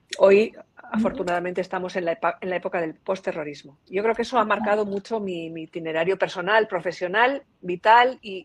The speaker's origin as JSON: {"language": "Spanish", "town": "Hernani", "region": "Basque Country", "country": "Spain", "tie": "born there", "said": "Porque en el pueblo donde yo nací, el pueblo de Hernani, simplemente por ser socialista."}